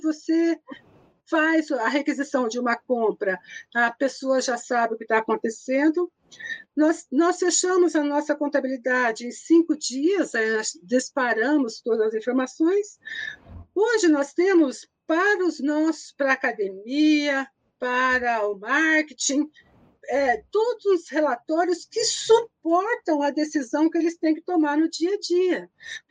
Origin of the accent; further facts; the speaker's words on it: Cianorte, Paraná, Brazil; also born or lived in Apucarana; now in Curitiba, Brazil; eu não sou daqui de Curitiba, eu nasci no norte do Paraná, nasci numa cidade chamada Apucarana, fui registrada em Astorga, com 5 anos fui para Cianorte.